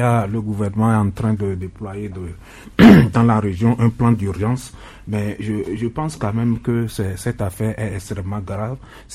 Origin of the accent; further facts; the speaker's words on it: Togo; nous sommes tous des Togolais.